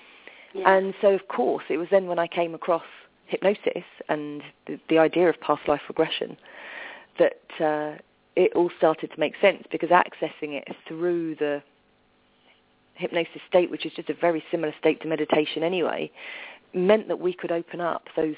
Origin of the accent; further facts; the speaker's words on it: London, United Kingdom; it wasn't so easy growing up in South London.